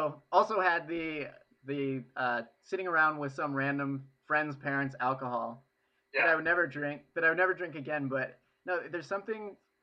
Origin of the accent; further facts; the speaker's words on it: Santa Cruz, California, United States; Well, see, growing up in Santa Cruz, though, I had this weird realization maybe like halfway through where I was coming home drunk.